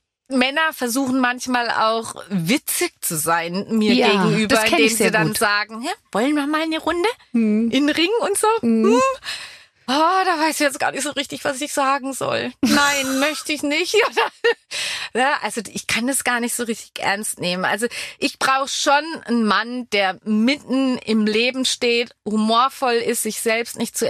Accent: Spain; German is a second language; als Spanierin muss ich mich schon immer konzentrieren, da ich einigermaßen Hochdeutsch spreche.

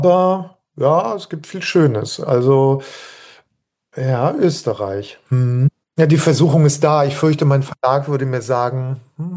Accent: Cologne, North Rhine-Westphalia, Germany; also als Kölner.

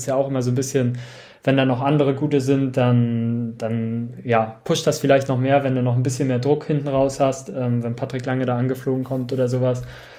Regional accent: Rostock, Mecklenburg-Vorpommern, Germany; weil er auch als Rostocker

